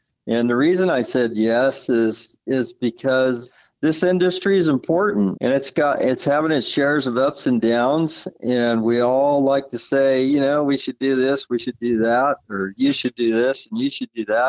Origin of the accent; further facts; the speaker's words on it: Dixon, California, United States; I grew up in Dixon, California. I lived in town.